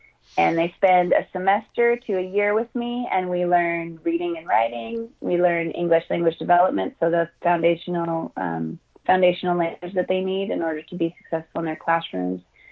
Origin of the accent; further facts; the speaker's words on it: Portland, Oregon, United States; born there; Actually, I was born in Portland, Oregon.